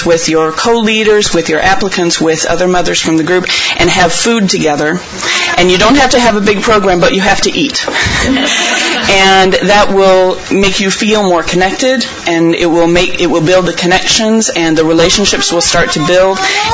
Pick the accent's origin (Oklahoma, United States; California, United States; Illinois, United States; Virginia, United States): Illinois, United States; I'm from Illinois